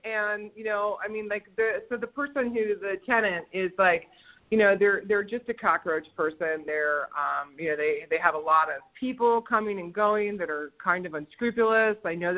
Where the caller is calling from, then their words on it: Lakeside, California, United States; I'm calling from Lakeside, California.